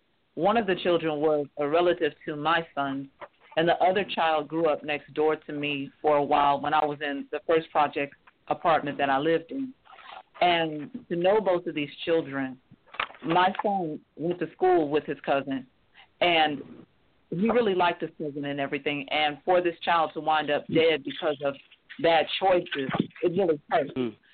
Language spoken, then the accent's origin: English; Sacramento, California, United States; born there; now in Louisiana, United States; When I was born in Sacramento, California, which was the crime capital of the United States